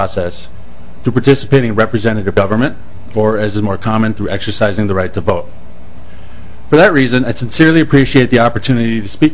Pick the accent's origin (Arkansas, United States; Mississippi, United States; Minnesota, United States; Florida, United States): Minnesota, United States; Owatonna; Growing up in Owatonna, I was taught that the right to vote is not just an important sacred right